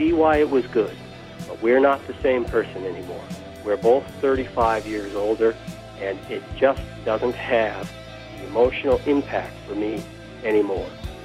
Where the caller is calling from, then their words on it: Chicago, Illinois, United States; I'm calling from Chicago.